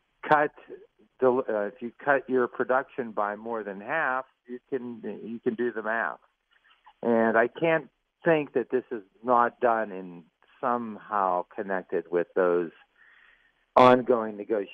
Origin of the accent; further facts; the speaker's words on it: Pittsburgh, Pennsylvania, United States; born there; I was born in Pittsburgh. I care about Pittsburgh.